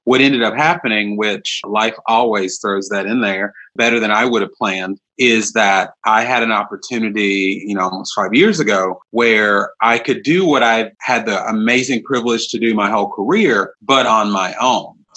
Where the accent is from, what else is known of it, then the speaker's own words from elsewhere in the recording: North Carolina, United States; Because as you can tell from my accent, I'm from North Carolina, we can do things that are very completely American